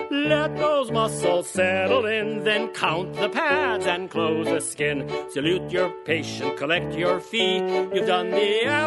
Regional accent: Brazil; I grew up in Brazil

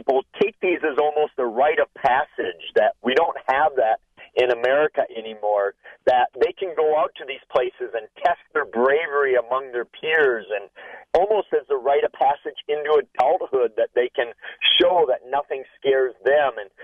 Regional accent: Eau Claire, Wisconsin, United States; I will be at one of the first haunted places I ever investigated near Eau Claire, my hometown, 20-odd years ago

